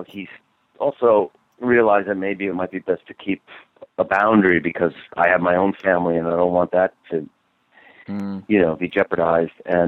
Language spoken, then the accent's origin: English; Mount Vernon, New York, United States; I grew up in Mount Vernon, New York.